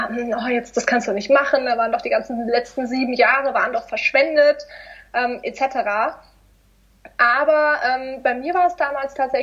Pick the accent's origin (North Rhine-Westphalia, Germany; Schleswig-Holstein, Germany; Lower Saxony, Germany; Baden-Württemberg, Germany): Baden-Württemberg, Germany; auch in Stuttgart, weil ich komme aus der Nähe.